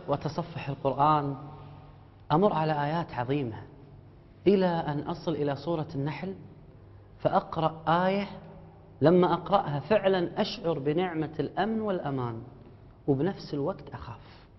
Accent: Kuwait; النعمة اللي رب العالمين معطيها لنا في بلادنا بلدنا الكويت

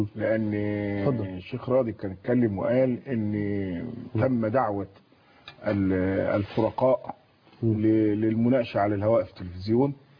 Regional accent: Egypt; احنا عندنا في مصر حوالي 24,000 ميجا وات.

